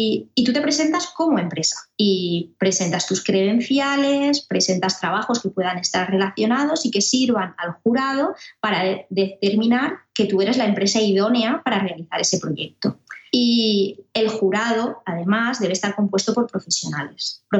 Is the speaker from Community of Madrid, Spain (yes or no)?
no; Alicante, Valencian Community, Spain; en mi caso que yo soy de Alicante, pues en la Comunidad Valenciana